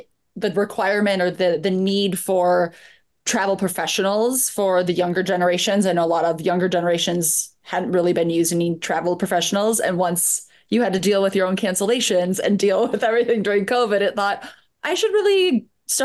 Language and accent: English; New York, United States; Yeah, Sasha is from Iowa. I'm from New York.